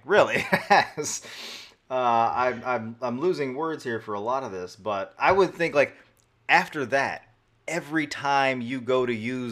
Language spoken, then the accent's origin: English; Florida, United States; My family, when we were growing up in Florida, when my dad would see a snake, he would kill it.